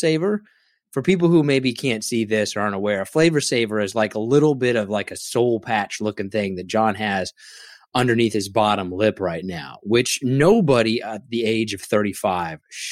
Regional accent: Derby, Kansas, United States; And growing up in Derby, yep. Kansas, those things can get you some looks.

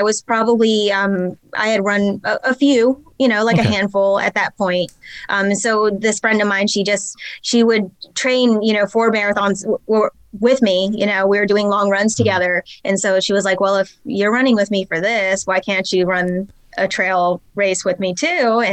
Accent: North Carolina, United States; also born or lived in California; I'm from North Carolina. Mm-hmm. I grew up for the most part in North Carolina. Before that, my father was Air Force, so we actually traveled around a lot. I was born in California.

